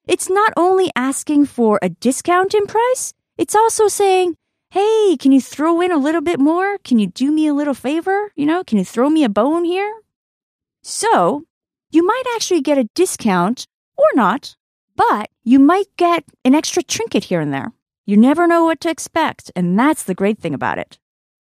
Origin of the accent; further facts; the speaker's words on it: Osaka, Japan; Now, when you're in my hometown of Osaka, there's a great phrase you can use.